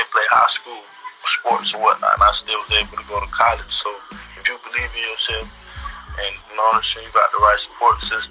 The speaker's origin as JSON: {"language": "English", "town": "West Tampa", "region": "Florida", "country": "United States", "tie": "born or raised there", "said": "West Tampa probably like air little hood, a ghetto was."}